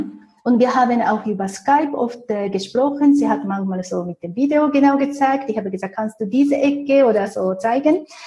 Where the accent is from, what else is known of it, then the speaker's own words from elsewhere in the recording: Japan; German is a second language; moved away as an adult; now in Switzerland; Also ich bin, wie gesagt, in Japan geboren, in Japan aufgewachsen.